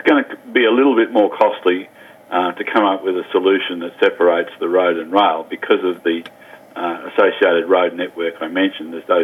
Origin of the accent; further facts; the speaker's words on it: Melbourne, Victoria, Australia; And I grew up in Melbourne, Steve.